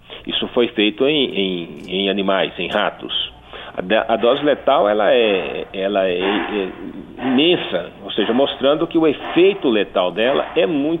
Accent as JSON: {"language": "Portuguese", "country": "Brazil", "said": "nos impõem uma condição de como brasileiros e de como pesquisadores e de como médicos"}